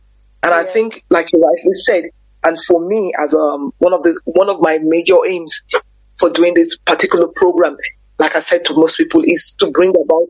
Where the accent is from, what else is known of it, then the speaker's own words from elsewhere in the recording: Nigeria; now in South Africa; being black, being a Nigerian woman is one of and being based in South Africa